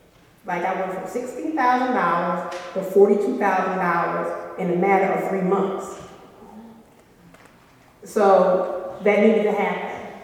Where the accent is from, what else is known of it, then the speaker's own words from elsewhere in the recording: Atlantic City, New Jersey, United States; I'm from Atlantic City.